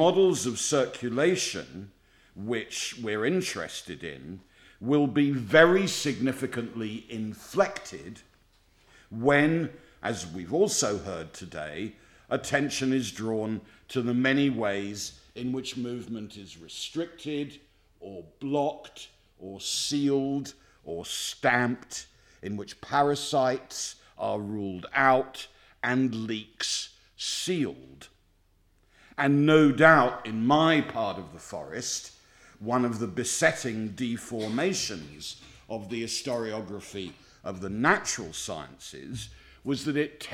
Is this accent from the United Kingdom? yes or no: yes; England, United Kingdom; but I'm English, what do I know?